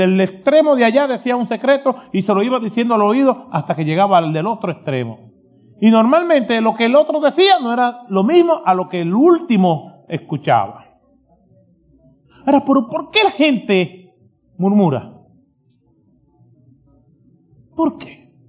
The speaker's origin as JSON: {"language": "Spanish", "country": "Dominican Republic", "said": "Nosotros somos de la República Dominicana y nos decimos dominicano."}